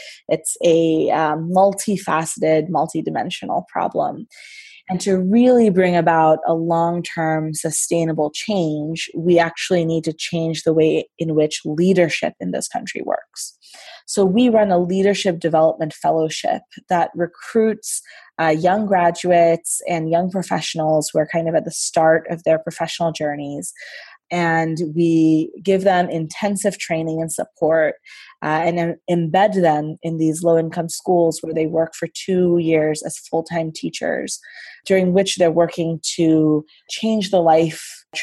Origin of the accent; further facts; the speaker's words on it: Washington, District of Columbia, United States; also born or lived in Dhaka, Bangladesh; So I am Bangladeshi American. I was born in Washington, D.C. and grew up back and forth between the suburbs of Washington and Dhaka, where my parents are originally from. I lived in Bangladesh between the ages of 7 and 13